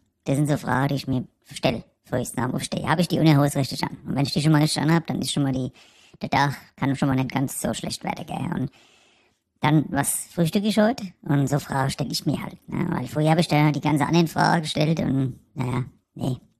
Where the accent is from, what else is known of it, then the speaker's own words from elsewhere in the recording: Frankfurt, Hesse, Germany; man muss ja mal andere Kulturen auch mal kennenlernen als Frankfurter, gell?